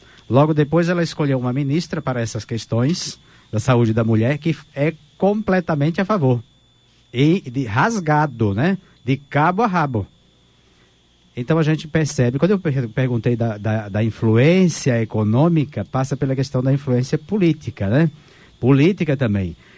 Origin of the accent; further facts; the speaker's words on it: Bahia, Brazil; Eu conheço, que eu sou baiano, conheço bem.